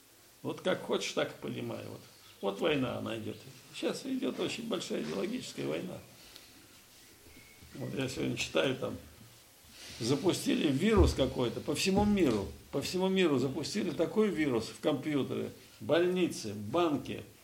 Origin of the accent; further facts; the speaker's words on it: Russia; когда узнал, что я сама из России